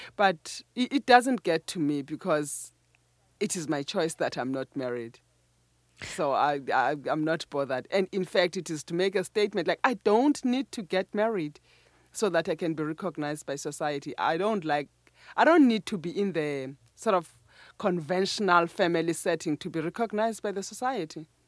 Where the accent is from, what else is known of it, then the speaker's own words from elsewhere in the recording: Cofimvaba, Eastern Cape, South Africa; working as a physiotherapist in a hospital in Gofimvaba. That is my hometown.